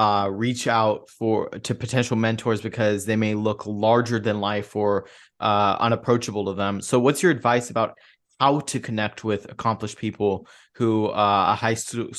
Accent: Davis, California, United States; Yeah, and I've been also following the UC Davis Aggies athletics all my life growing up in Davis

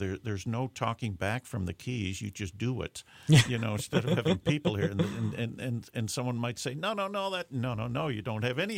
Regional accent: Netherlands; now in Davis, United States; Since we're talking, you're listening to two people that I immigrated from Holland, my guest from South Korea.

